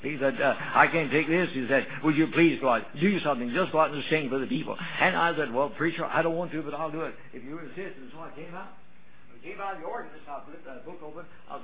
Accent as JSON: {"language": "English", "town": "Louisville", "region": "Kentucky", "country": "United States", "tie": "born or raised there", "said": "Now, that actually happened in Louisville, Kentucky, my hometown, at the old Virginia Avenue Baptist Church, where I worked for 2 years as assistant pastor."}